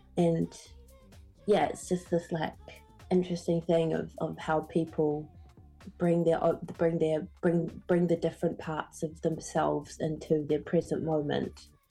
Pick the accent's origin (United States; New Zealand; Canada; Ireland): New Zealand; I grew up in Aotearoa, and my African identity being half Cameroonian in my genealogy